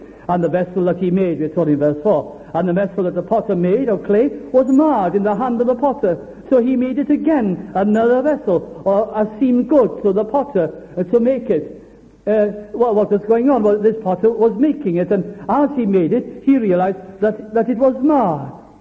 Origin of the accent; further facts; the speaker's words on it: Wales, United Kingdom; And that I'm Welsh, you see.